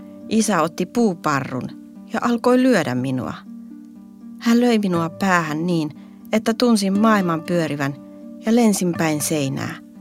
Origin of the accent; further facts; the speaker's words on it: Kenya; ja olen kotoisin Itä-Keniasta.